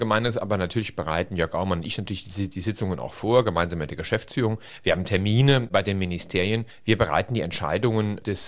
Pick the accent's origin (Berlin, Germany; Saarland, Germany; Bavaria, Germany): Saarland, Germany; St. Ingbert; Und bin St. Ingberter aus Überzeugung. Meine Eltern kommen aus St. Ingbert, meine Großeltern. Und mir liegt meine Heimatstadt am Herzen.